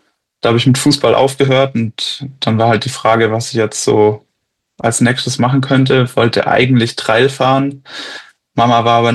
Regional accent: Bavaria, Germany; Ich komme aus dem Allgäu

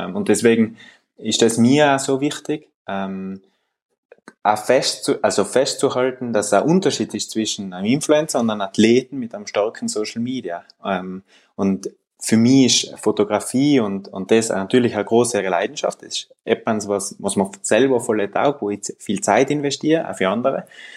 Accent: Weißenbach, Trentino-Alto Adige, Italy; Ich bin auf einem Bauernhof aufgewachsen in Südtirol, in einem ganz kleinen Bergdörfel, Weißenbach im Ahrental.

